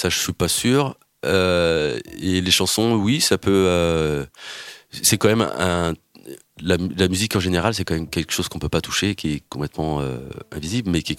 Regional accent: Sare, Nouvelle-Aquitaine, France; moi, j'avais un petit endroit chez moi à Sarre, au Pays Basque.

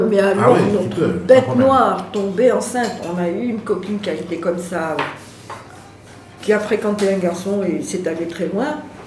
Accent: Morocco; born there; Quand je suis née au Maroc.

